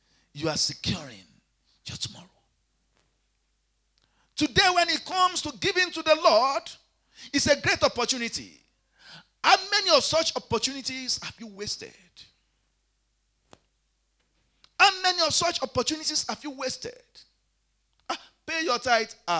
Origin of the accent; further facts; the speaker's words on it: Nigeria; I'm from Nigeria.